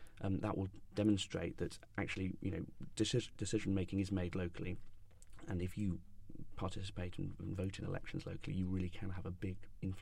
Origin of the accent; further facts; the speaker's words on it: Weymouth, South West England, United Kingdom; No, I'm not from London. I grew up in a place called Weymouth in Dorset, on the English Riviera, as I like to call it. It's a lovely part of the world, and I was very lucky to grow up in an area like that.